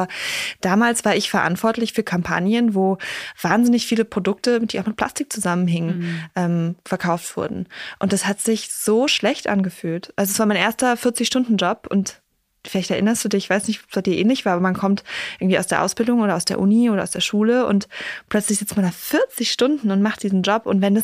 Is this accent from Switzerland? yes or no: no; Berlin, Germany; der Baumentscheid hier in Berlin für mehr Klimaanpassung in der Stadt, in meiner Heimat.